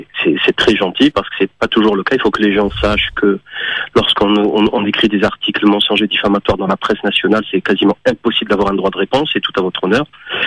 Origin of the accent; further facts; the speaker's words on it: Algeria; moved away as an adult; moi l'Algérie c'est mon pays, hein. Je suis né là-bas, j'ai grandi là-bas, j'ai passé mon bac là-bas en arabe, je suis fils de Moudjahed